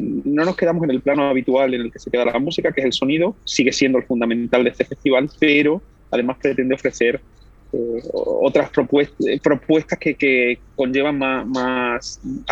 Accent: Spain; moved away as an adult; now in Switzerland; Yo es cierto que soy español, pero ya hace muchos años ya que salí de España, hace casi 10 años que vivo en Suiza, ¿no?

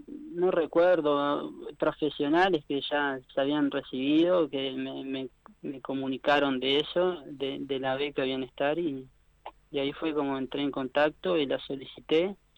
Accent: Barra de Balizas, Rocha, Uruguay; now in Montevideo, Uruguay; Yo soy de Barra de Balizas, en realidad, que es un balneario un poquito más al este, más chico. Uh-huh. Un balneario que son de 350 personas, más o menos, por ahí va creciendo, pero de a poco. Y nada, y que me fui a Montevideo en 2010

